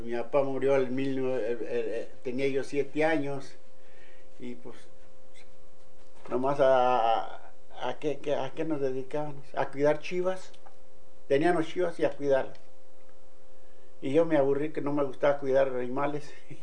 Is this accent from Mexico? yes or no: yes; Cedral, San Luis Potosí, Mexico; born there; Yo nací en Cedral, municipio de San Luis Potosí, en México.